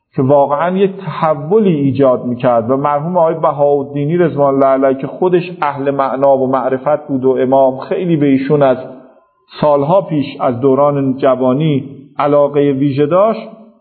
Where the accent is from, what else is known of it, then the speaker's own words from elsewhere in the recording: Iran; born there; فکر می کردم که چرا من توی این کشور تو این زمان متولد شدم.